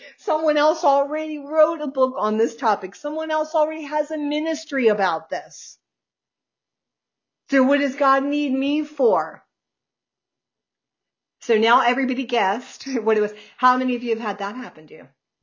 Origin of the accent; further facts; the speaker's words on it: New Jersey, United States; But I'm from New Jersey, and I talk like that.